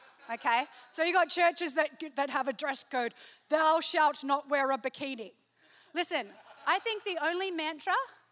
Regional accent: Australia; now in United States; When I first moved to America, being that I'm Australian for the next two or so weeks

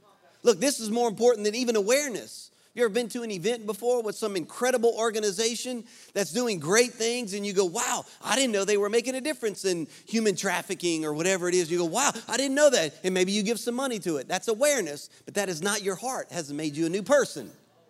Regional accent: Louisiana, United States; When we were dating, I'm a Cajun, so I like to eat. I eat stuff out of ditches, okay?

